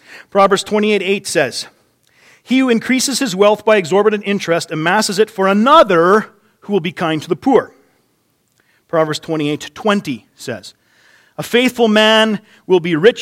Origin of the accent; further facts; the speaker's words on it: Canada; Not a president. I'm Canadian, what do I know?